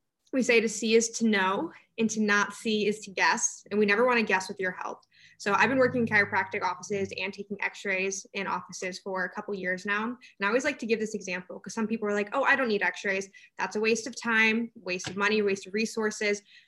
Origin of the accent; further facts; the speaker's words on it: Toledo, Ohio, United States; But we knew that we wanted to come back to the Midwest because I'm from Toledo, Ohio.